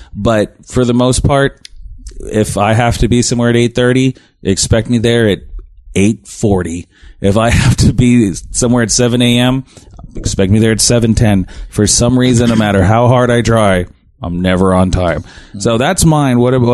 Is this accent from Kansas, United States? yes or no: no; San Antonio, Texas, United States; We're overweight. We're from San Antonio. We like breakfast tacos.